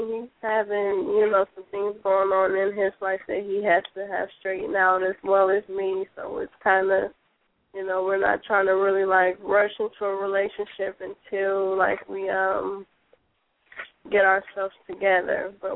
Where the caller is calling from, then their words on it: Georgia, United States; I'm calling from Georgia.